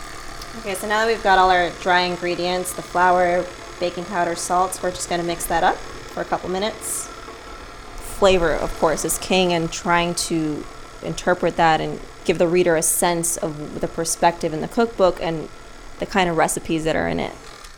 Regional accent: Miami, Florida, United States; I'm from Miami, big family. My mom had her go-tos. My family's Nicaraguan, so she would make gallo pinto and things like that that were traditional

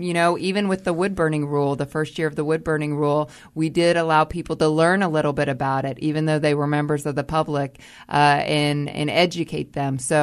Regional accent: United States; and then I grew up in the Oklahoma, Texas area of the country

